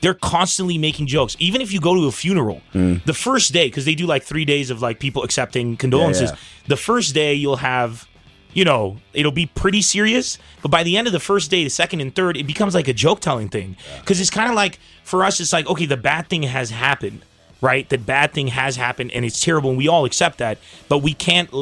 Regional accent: San Diego, California, United States; moved away; I come from San Diego. You know, you leave your friends, you go there

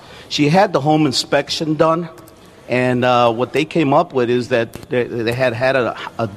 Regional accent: Alsip, Illinois, United States; I'm from right here in Alsip.

